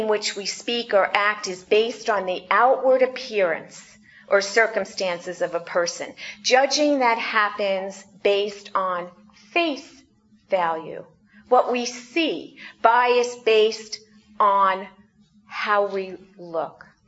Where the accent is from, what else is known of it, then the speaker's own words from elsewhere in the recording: United States; When I was growing up, I grew up in the United States, and I grew up in a country where the majority of people had skin that was the color of my skin.